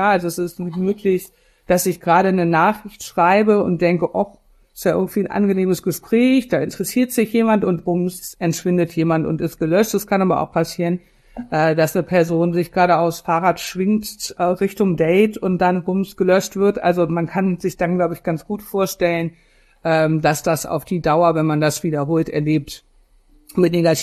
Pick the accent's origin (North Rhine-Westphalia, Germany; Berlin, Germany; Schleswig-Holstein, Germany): North Rhine-Westphalia, Germany; Cologne; Also ich komme aus Köln